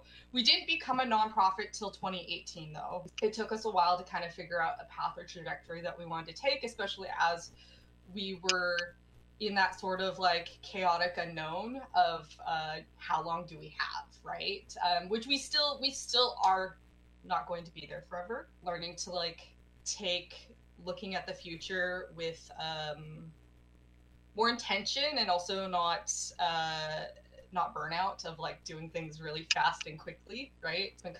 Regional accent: Portland, Oregon, United States; I am the executive director of the James Black Gallery. I'm originally from Portland, Oregon. I came up here to go to school for animation in 2011

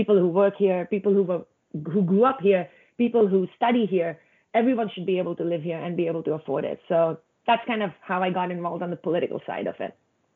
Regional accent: India; Originally, I am from India, grew up in a military household, so really didn't belong to any place, but, you know, my mountain home where in the Himalayas, where we spent our summers.

